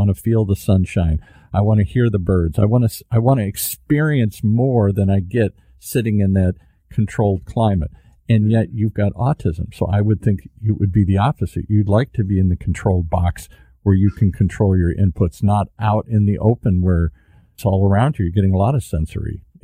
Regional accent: Detroit, Michigan, United States; I'm from Detroit, and if you went down and looked at some of these rundown abandoned factories, I don't know if you could drive up to them anymore.

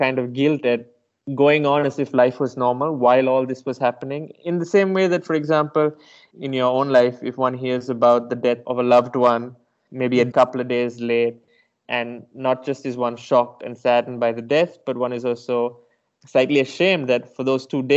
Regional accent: Colombo, Western Province, Sri Lanka; Growing up in Colombo, there were, especially in the 90s, bombs every 2 or 3 months.

